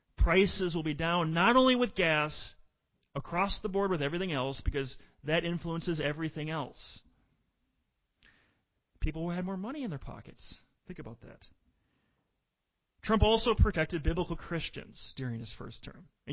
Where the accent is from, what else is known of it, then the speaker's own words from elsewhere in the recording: Minnesota, United States; look at what her running mate has done in the great state of Minnesota, my home state. What an embarrassment. My home state of Minnesota.